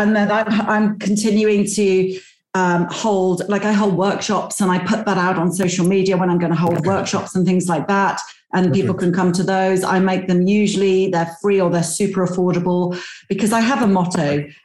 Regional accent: United Kingdom; because I'm British

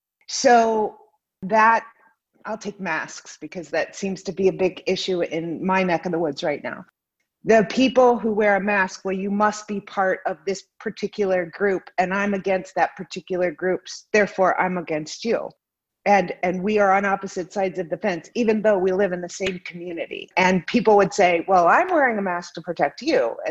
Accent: Akron, Ohio, United States; I'm from Ohio. I grew up in Akron, Ohio, actually.

